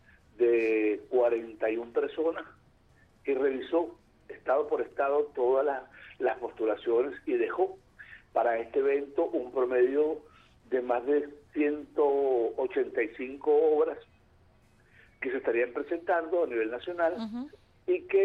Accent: Venezuela; un espacio para poder hablar de nuestras realidades como teatristas venezolanos

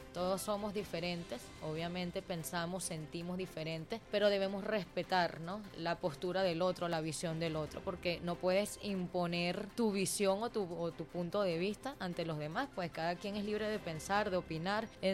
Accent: Venezuela; Somos poetas venezolanos reunidos en ese espacio.

